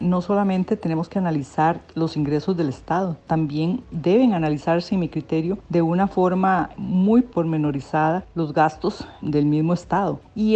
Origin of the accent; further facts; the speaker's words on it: Costa Rica; Nosotros tenemos que pensar como costarricenses que el déficit fiscal no solamente se soluciona por la vía de los ingresos